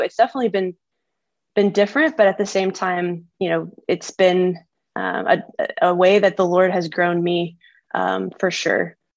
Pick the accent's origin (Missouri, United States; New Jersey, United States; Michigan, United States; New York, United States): Missouri, United States; moved away as an adult; now in Montreal, Canada; So we are originally from Southwest Missouri, but we've now made our home in Montreal, Quebec, where my husband is the pastor of Renaissance Church